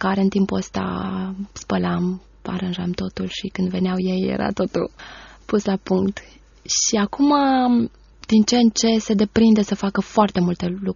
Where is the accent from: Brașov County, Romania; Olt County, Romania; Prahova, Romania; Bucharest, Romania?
Bucharest, Romania; now in Timișoara, Romania; ne-a plăcut să trăiesc în Timișoara, chiar dacă sunt de la București.